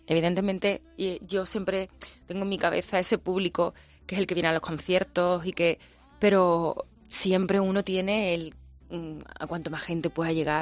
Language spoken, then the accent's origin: Spanish; Matalascañas, Andalusia, Spain; also born or lived in Coria del Río; está mi mar, mi mar de Matalascañas, que es la playa donde yo me he criado, en Huelva. Después está Sevilla, está mi pueblo, está Coria, está mi río Guadalquivir, que pasa por Coria.